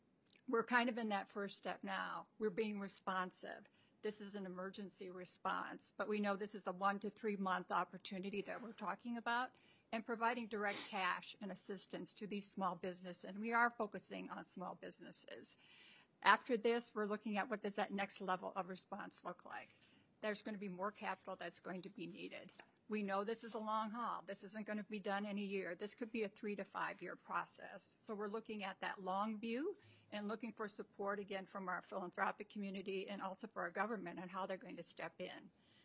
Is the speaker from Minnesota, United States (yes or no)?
yes; Minnesota, United States; I am an enrolled member of the Minnesota Chippewa Tribe, and I'm from the White Earth Nation. So I'm Indigenous